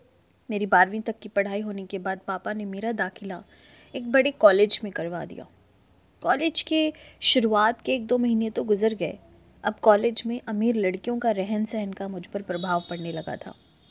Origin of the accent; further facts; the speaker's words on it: Nagpur, Maharashtra, India; मैं नागपुर की रहने वाली हूँ। मेरी उम्र 24 साल है और मैं अभी बीए के थर्ड ईयर की स्टूडेंट हूँ।